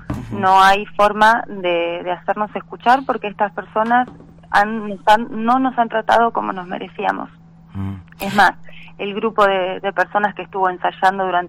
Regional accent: Bariloche, Río Negro, Argentina; nosotros andanzas hace 7 años que estamos acá en Bariloche. Yo soy oriunda de Bariloche

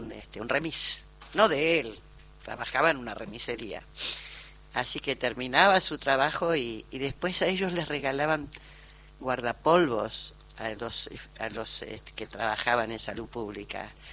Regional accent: Villa Ballester, Buenos Aires Province, Argentina; Yo soy de Villa Ballester, partido de San Martín.

